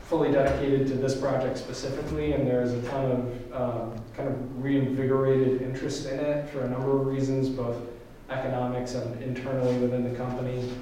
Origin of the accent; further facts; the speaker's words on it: New York, United States; born there; I was born in New York and really hold everywhere in the state here in my heart.